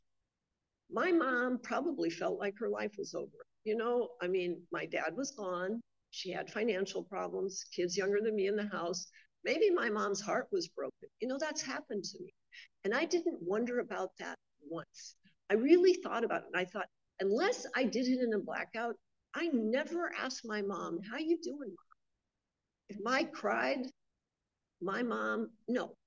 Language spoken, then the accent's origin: English; Montana, United States; and I grew up in Montana, and so I was drinking on the reservations.